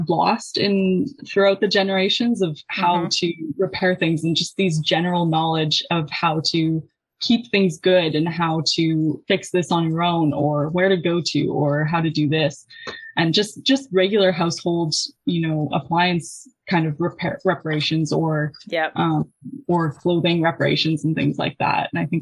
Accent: Sherwood Park, Alberta, Canada; I grew up in Sherwood Park, or just outside of Sherwood Park, and there's one in the Sherwood Park Mall that I would go to regularly.

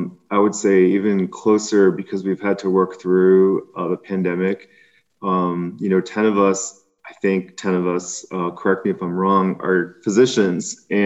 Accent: Burtonsville, Maryland, United States; also born or lived in Boston; I grew up in Silver Spring in Burtonsville, Maryland, which is Eastern Montgomery County. And then I pursued medical training and studies in Boston

